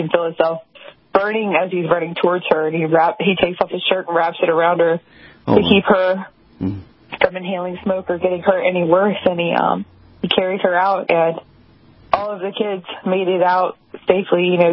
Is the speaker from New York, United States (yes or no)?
no; North Carolina, United States; especially when I pass through my hometown, you know, it's a military town where Camp Lejeune is